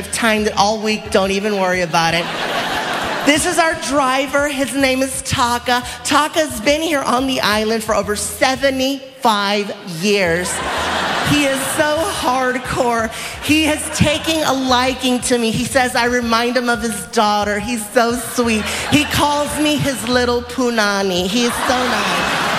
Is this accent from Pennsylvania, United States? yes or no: no; Oregon, United States; now in Hawaii, United States; I am not a native of Hawaii. I'm actually from Oregon. But I have been living here now for 3 weeks, and you only need a few days, and you're basically a native.